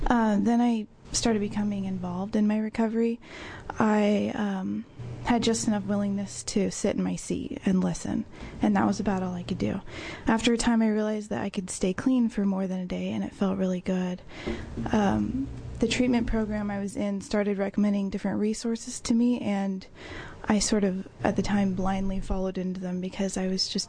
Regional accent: Medford, Oregon, United States; I'm from Medford, Oregon.

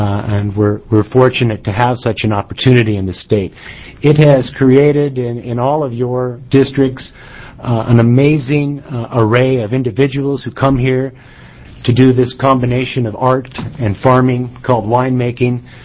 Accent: McMinnville, Oregon, United States; I grew up in McMinnville in the heart of Yamhill County's wine country

